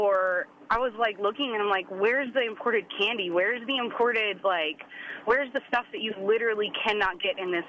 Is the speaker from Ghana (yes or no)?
no; California, United States; I grew up in California, and when we didn't live near a Trader Joe's